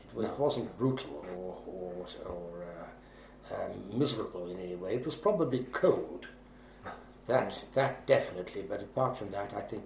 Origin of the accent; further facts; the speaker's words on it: England, United Kingdom; born there; No, I was born in England.